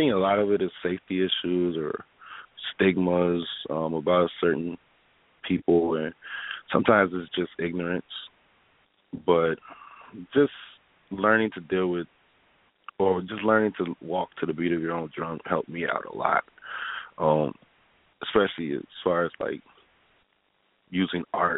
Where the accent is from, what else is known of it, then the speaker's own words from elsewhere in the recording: Chicago, Illinois, United States; Yes, I've always was attracted to Chicago because growing up in North Lawndale, there's sometimes nothing to do, even sometimes now.